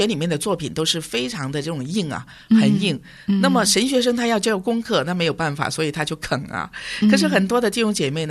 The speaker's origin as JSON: {"language": "Chinese", "country": "China", "said": "我是一个中国人，我是中国文化这样的处境里面出来的"}